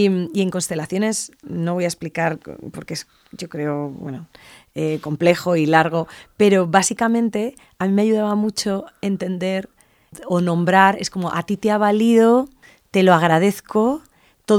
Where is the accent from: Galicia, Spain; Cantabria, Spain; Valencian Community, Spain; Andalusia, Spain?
Galicia, Spain; yo como soy gallega además, bueno, yo hasta algunas noches que yo me fui a vivir a una casa en el pueblo, en una aldea